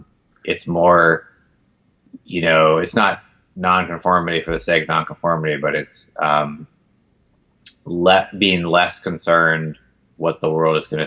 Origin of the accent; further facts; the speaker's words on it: Atlanta, Georgia, United States; also born or lived in Washington, D.C. / Philippines; I grew up in Atlanta. Even though I was born in DC and spent a couple years in the Philippines, but I moved to outside Atlanta, suburban Atlanta, when I was five, and basically stayed there until going to MIT.